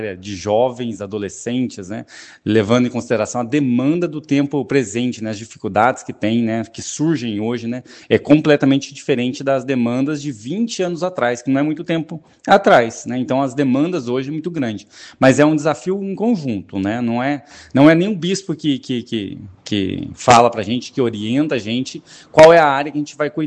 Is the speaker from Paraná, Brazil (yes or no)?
yes; Santo Antônio da Platina, Paraná, Brazil; Inclusive, eu sou daqui, de próximo daqui, sou de Santo Antônio da Platina, natural de lá, né?